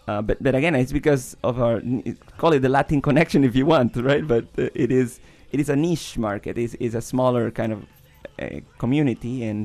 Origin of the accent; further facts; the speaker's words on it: Vancouver, British Columbia, Canada; I mean, we're from East Vancouver, and we've played shows out there with East Van bands